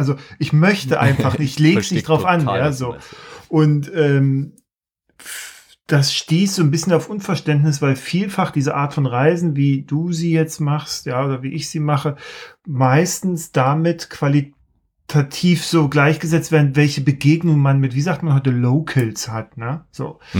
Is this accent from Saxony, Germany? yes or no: yes; Saxony, Germany; Als Sachse, immer, ich nutze jede Gelegenheit.